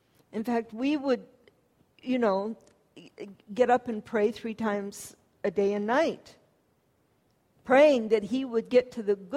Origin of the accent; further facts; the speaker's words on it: Michigan, United States; In the area that I grew up in Michigan, the city that was, we lived kind of in a township between two cities, and the city Rochester